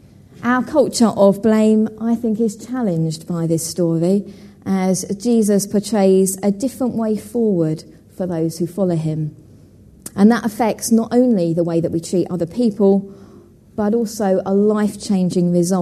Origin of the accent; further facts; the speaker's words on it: East of England, United Kingdom; And growing up in Essex, our family picnic often used to be at Danbury Common.